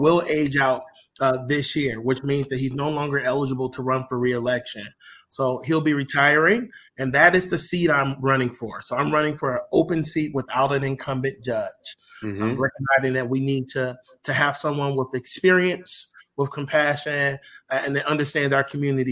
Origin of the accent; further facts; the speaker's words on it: Detroit, Michigan, United States; now in Muskegon, United States; I am originally from the east side of the state. I grew up in Detroit, Michigan, and came to Muskegon in 2013 with my two beautiful daughters in tow.